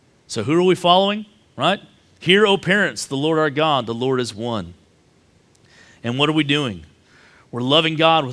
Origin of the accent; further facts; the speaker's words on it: Texas, United States; I probably butchered that because I'm from Texas